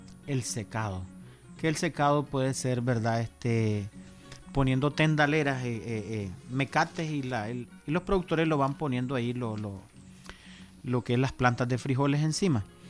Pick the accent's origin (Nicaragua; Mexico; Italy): Nicaragua; Como los nicaragüenses, que tanto nos gusta.